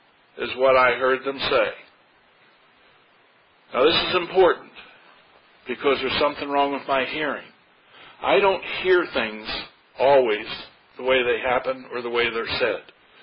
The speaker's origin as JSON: {"language": "English", "town": "Hagerstown", "region": "Maryland", "country": "United States", "tie": "born or raised there", "said": "I graduated law school. Went back to my hometown, Hagerstown."}